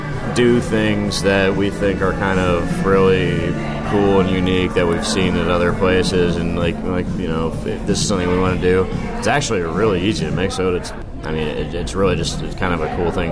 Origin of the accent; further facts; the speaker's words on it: Ohio, United States; moved away as an adult; now in Chicago, United States; Actually, the first guy I ever met when I moved to Chicago from Ohio.